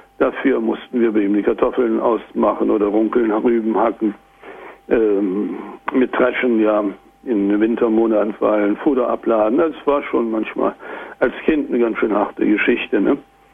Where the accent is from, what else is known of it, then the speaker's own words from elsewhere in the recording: Thuringia, Germany; Im Eichsfeld, wo ich herkomme, kann ich mich erinnern, wurde ein Haus gebaut.